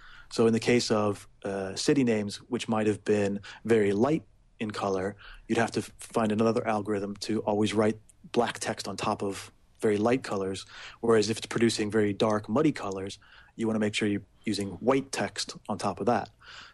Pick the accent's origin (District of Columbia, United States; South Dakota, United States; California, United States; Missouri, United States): Missouri, United States; St. Louis; moved away as an adult; also born or lived in Scotland; When I grew up in St. Louis, and then I moved to Scotland when I was going to school there. I was up at the University of Edinburgh